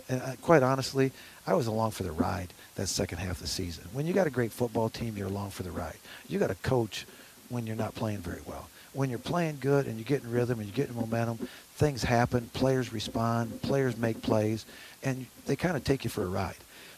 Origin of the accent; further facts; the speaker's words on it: Waukon, Iowa, United States; he's from Tripoli, and I'm from Waukon.